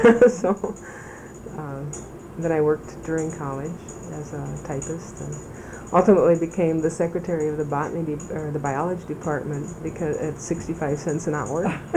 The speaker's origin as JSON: {"language": "English", "region": "South Dakota", "country": "United States", "tie": "born or raised there", "said": "I was born in South Dakota, and it was in the 40s. I grew up on a farm. My parents did not go to college. I had a brother who was 2 years older."}